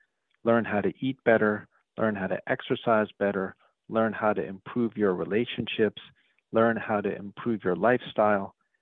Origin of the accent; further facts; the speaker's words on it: New York, United States; I remember growing up in New York, I was a Mets fan